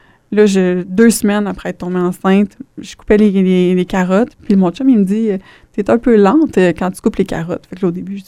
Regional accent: Montreal, Quebec, Canada; Moi, je viens de Montréal, en fait.

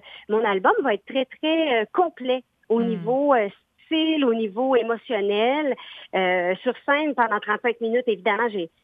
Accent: Trois-Rivières, Quebec, Canada; de la Mauricie, de Trois-Rivières, qui est ma ville natale.

